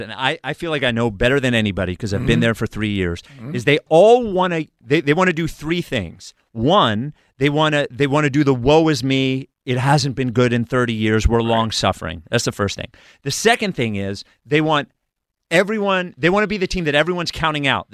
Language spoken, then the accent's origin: English; Philadelphia, Pennsylvania, United States; And I'm coming from Philadelphia. We've acted embarrassing in a lot of different ways, but this was the worst.